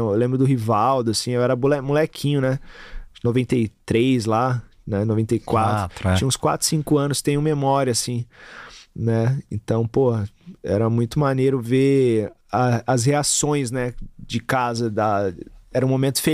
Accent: Itaquera, São Paulo, Brazil; Tipo assim, eu sou de Itaquera, eu tenho que ser corintiano, tá ligado?

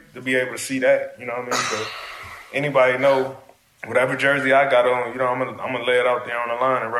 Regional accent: Los Angeles, California, United States; Especially me being from LA, it's like, damn, you know, my hometown team want me.

